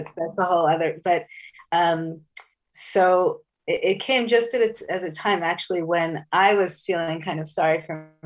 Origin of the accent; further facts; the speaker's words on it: United States; now in Israel; So I live in Israel. I grew up in the United States